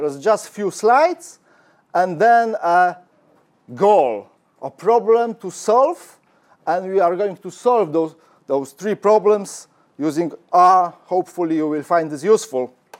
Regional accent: Poland; I'm from Poland

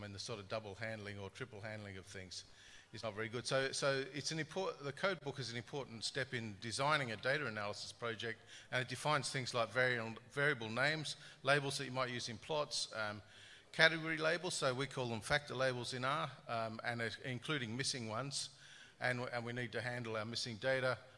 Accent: Australia; I'm from Australia, so there's a little plug for Australia

